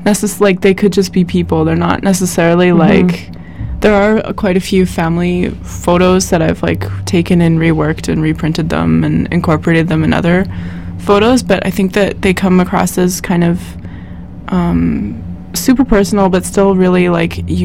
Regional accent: Kitimat, British Columbia, Canada; I'm from Kitimat, Northern BC, so I'm really pretty far away from my home.

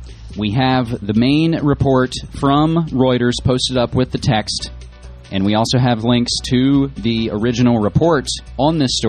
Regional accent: Fayetteville, West Virginia, United States; the bridge from my hometown in Fayetteville, West Virginia.

